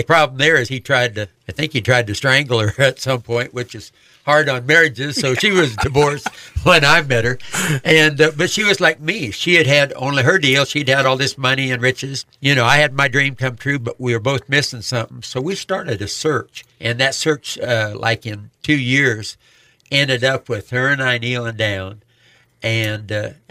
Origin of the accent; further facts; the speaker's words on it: Post Falls, Idaho, United States; also born or lived in Spokane; Oh, in Post Falls, Idaho, northern Idaho. Some of the prettiest country in the whole world. But I was born in Spokane, Washington.